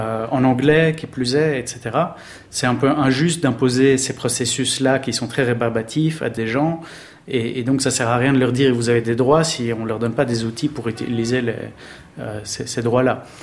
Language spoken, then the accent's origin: French; Belgium; now in Switzerland; je suis belge vivant en Suisse, diplômé d'école de commerce.